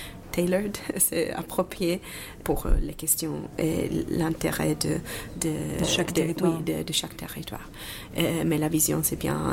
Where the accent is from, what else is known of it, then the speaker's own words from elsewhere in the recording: Turin, Piedmont, Italy; French is a second language; je viens de Turin, que ça a été pendant tout le XXe siècle une ville très industrielle.